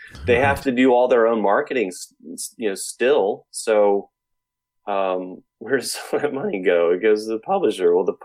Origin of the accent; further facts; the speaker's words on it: Chattanooga, Tennessee, United States; I still feature Atlanta a lot and, Chattanooga now and then, which where I'm born and raised in Chattanooga, still live here.